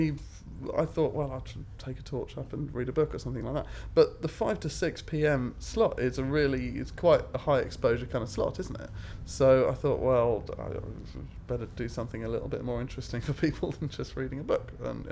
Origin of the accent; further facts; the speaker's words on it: Weybridge, South East England, United Kingdom; now in Bristol, United Kingdom; My age is 31 and I'm originally from Weybridge in Surrey, but moved to Bristol about 6 years ago. And so I'm from Bristol.